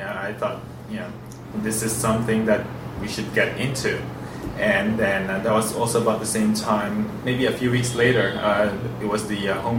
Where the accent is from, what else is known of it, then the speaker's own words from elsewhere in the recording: Philippines; I grew up in the Philippines